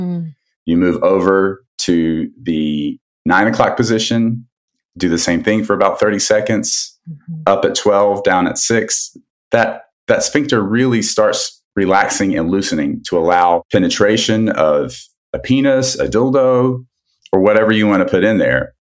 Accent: San Diego, California, United States; I am a gastroenterologist from San Diego, California.

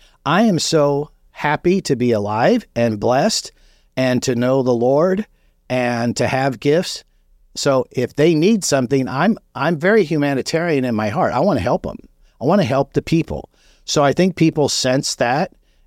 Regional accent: Los Angeles, California, United States; I was raised in Los Angeles in the 60s.

